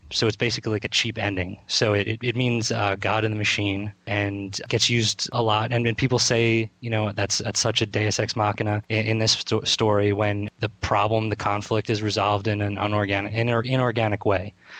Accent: Greece; See, I'm from Greece

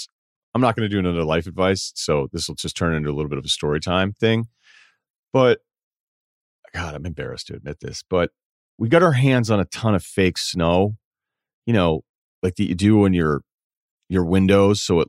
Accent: Martha's Vineyard, Massachusetts, United States; I mean, shit, he thought I was rich because I was from Martha's Vineyard.

